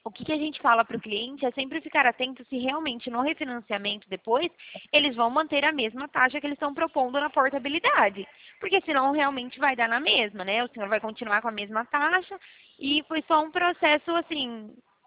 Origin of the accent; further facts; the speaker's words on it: São Paulo, Brazil; Eu sou do interior de São Paulo.